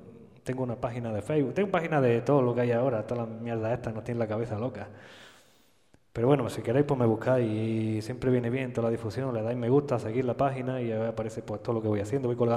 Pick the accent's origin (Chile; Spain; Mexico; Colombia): Spain; Íllora, Andalusia; a mí me gusta mi pueblo, aunque tiene un montón de cosas malas, pero bueno, es donde me he criado y me gusta.